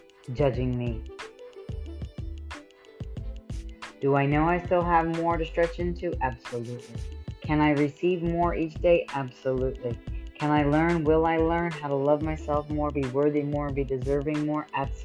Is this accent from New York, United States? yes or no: yes; New York, United States; also born or lived in California; And I'm from California and I did that. Or at least I lived in California for 20 years. Actually from New York, since I'm talking about not lying.